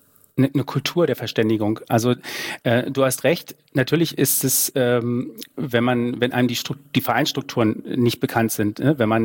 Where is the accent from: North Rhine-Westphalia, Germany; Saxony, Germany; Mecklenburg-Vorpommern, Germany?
Saxony, Germany; Das weiß ich als Sachse auch.